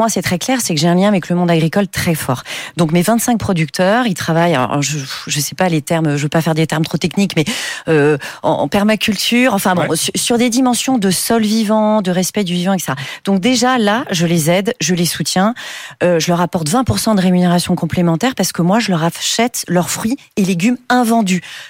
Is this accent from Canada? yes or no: no; Paris, Île-de-France, France; now in South of France, France; moi, du coup, je suis de Paris, mais je suis descendue vivre dans le Sud, qui est la première région fruitière de France